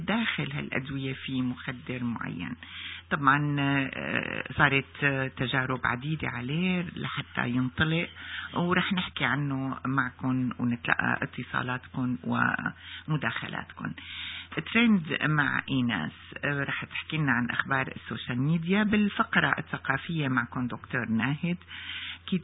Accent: Syria; now in Canada; بين بلدنا سوريا وكندا

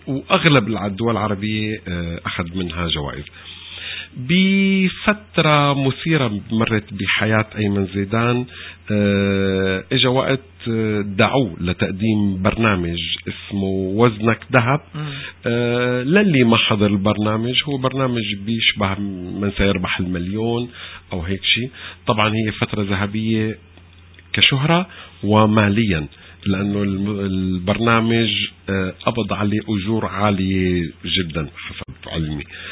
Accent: Syria; نحن سوريين ما كنا نفهم غير اللهجة المصرية

